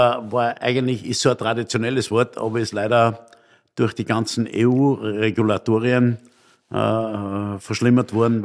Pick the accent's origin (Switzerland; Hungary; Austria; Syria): Austria; Upper Austria; Aber ich bin ein waschechter Oberösterreicher.